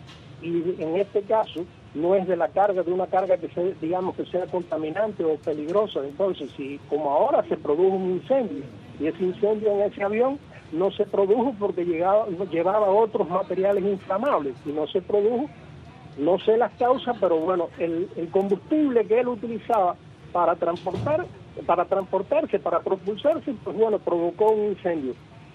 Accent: Cuba; como ciudadano cubano

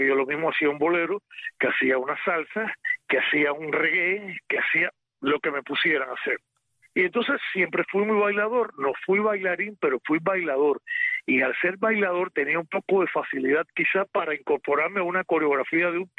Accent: Cuba; moved away; mi tía fue una presa política, que yo la vi de chiquito en Cuba

